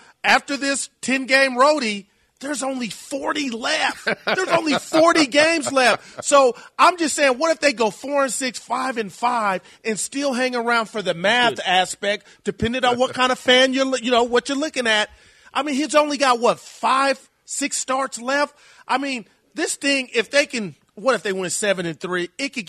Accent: California, United States; I'm not calling anybody out because I'm from the Bay.

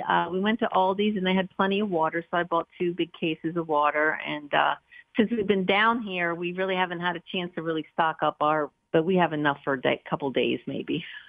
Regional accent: Philadelphia, Pennsylvania, United States; So... we're from the Philadelphia area, and we're further

